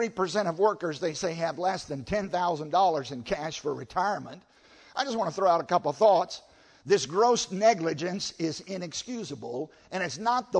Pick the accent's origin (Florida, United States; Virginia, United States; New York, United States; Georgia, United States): Virginia, United States; I grew up in Southside, Virginia on a tobacco farm.